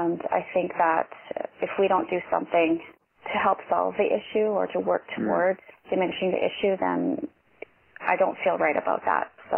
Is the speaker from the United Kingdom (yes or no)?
no; Edmonton, Alberta, Canada; So just about me, I'm from Edmonton, Alberta, and I've lived here since 1991.